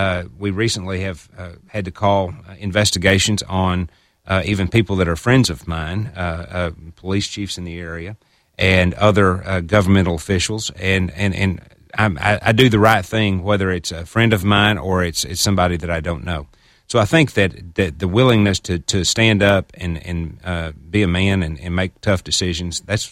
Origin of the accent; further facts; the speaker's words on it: Brooklyn, Arkansas, United States; I grew up in Brooklyn, which is between Jonesboro and Paragould. I'm a Craighead County boy. Went to Brooklyn Public Schools there